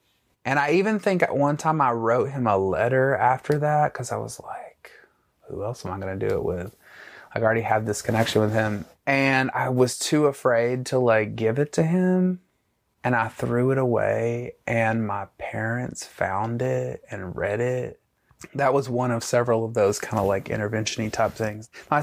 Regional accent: Alabama, United States; I grew up in North Alabama in a tiny town with, like I graduated with, 70 people, I think.

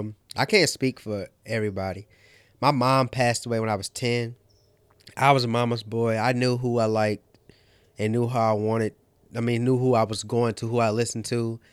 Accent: St. Louis, Missouri, United States; So I curated an art show back home in St. Louis, where I'm originally from. I'm from St. Louis, Missouri.

